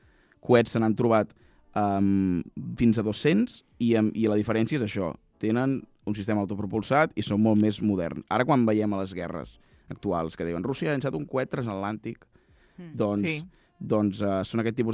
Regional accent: Ripoll, Catalonia, Spain; Però recordem que sóc de Ripoll.

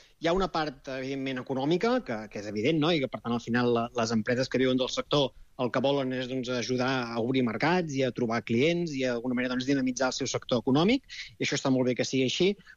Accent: Catalonia, Spain; jo que soc de l'Empordà

